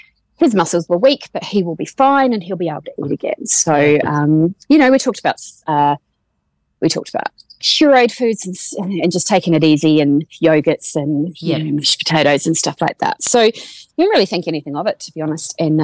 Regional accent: Australia; also born or lived in New Zealand; But other than that, I'm fully Australian. So we moved back. So we've got citizens, the kids got citizenship, and we moved back here

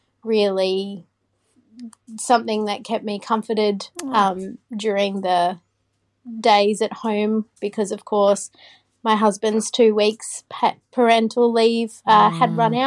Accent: Queensland, Australia; I'm from Queensland.

